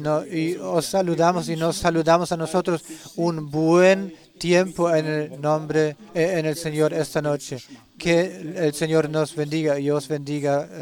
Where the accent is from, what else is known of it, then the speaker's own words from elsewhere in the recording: Kananga, Kasaï-Central, DR Congo; que vengo de Kananga, del Congo.